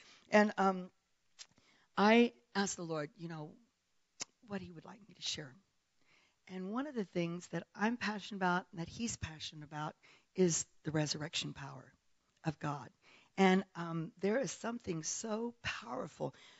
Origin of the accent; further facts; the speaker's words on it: Dallas, Texas, United States; also born or lived in South Africa; because I am a Texan. You know, I lived in Dallas for most of my life outside of South Africa.